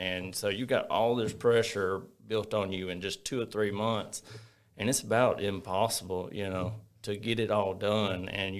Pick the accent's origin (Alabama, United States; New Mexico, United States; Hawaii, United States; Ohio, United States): Alabama, United States; Fayetteville; Well, I am from Fayetteville, Alabama, a little small town, and I went to Fayetteville to about my seventh grade.